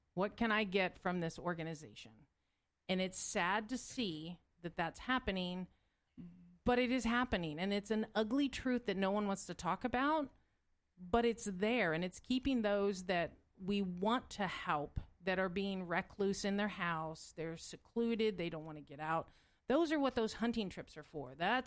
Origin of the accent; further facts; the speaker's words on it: California, United States; moved away; Well, I'm originally, don't hold it against me, I'm originally from California. I got out as soon as I could, just saying.